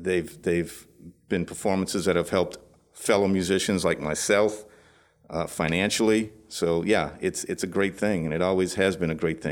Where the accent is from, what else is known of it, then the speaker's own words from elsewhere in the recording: Louisiana, United States; Born and raised in the same area as Joe Tullis